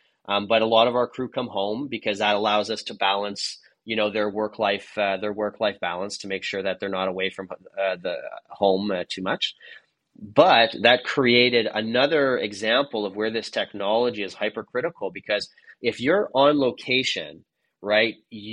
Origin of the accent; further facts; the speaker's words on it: Montreal, Quebec, Canada; English is a second language; I'm from Montreal, so sometimes I had a French sentence there creeping into my brain.